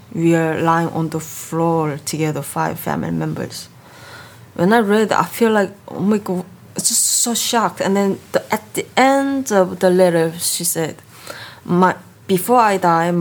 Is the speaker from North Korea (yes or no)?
yes; North Korea; whoever growing up in North Korea, born in North Korea, they will become like exactly the same as a human robot living in the country